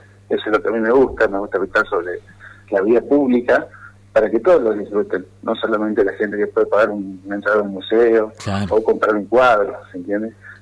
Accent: Tucumán, Argentina; Yo soy de Tucumán, fui a Aguaray exclusivamente a hacer esos murales.

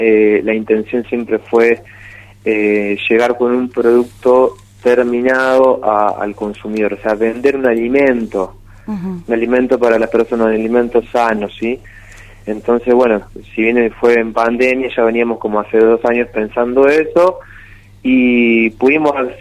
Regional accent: Gualeguaychú, Entre Ríos, Argentina; somos de acá, somos de Gualeguaychú

